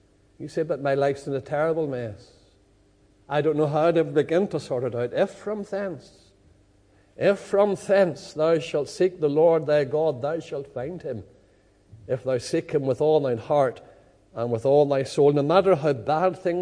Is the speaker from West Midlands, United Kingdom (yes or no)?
no; Lisburn, Northern Ireland, United Kingdom; when I was growing up in Lisburn.